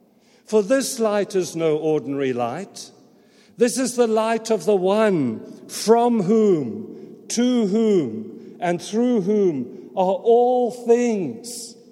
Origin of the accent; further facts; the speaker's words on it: England, United Kingdom; I'm in Africa. We don't have these things in Africa. So there I am sitting in the cold and darkness, and I'm also English